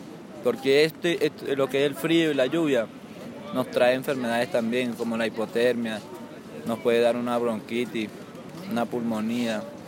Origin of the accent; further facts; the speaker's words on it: Venezuela; moved away; Porque como emigrante venezolano